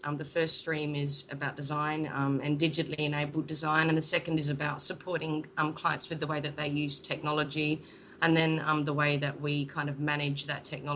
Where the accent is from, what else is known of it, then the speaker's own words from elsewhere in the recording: Australia; now in United Kingdom; As an Australian